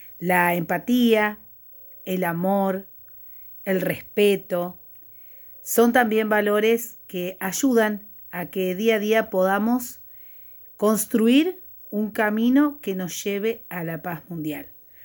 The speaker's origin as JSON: {"language": "Spanish", "town": "General de Valle", "region": "Córdoba", "country": "Argentina", "said": "soy de General de Valle, provincia de Córdoba, República Argentina"}